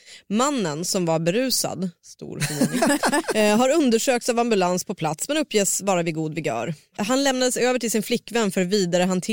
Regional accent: Norrland, Sweden; För att jag är från norra Sverige. Nu är jävligt inte så långt norrut.

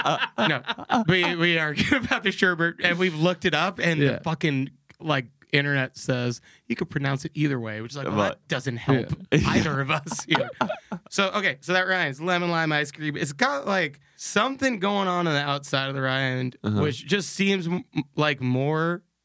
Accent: New York, United States; accent: New York; You think it was my New York accent?

